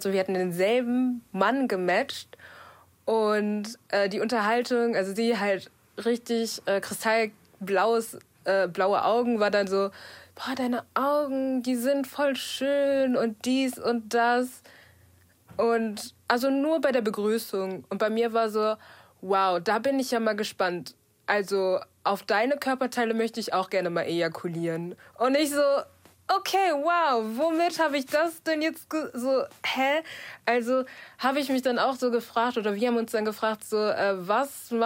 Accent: North Rhine-Westphalia, Germany; Und dann sagt man, ich komme aus dem Ruhrgebiet.

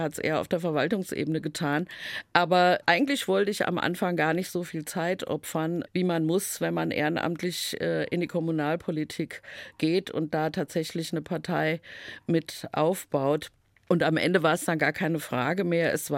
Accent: Hesse, Germany; Ich komme ja aus dem Main-Taunus-Kreis.

